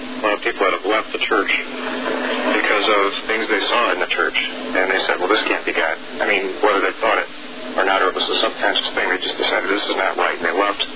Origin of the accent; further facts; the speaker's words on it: Broadalbin, New York, United States; Well, we're from Broad Albany, New York, upstate near the Adirondacks.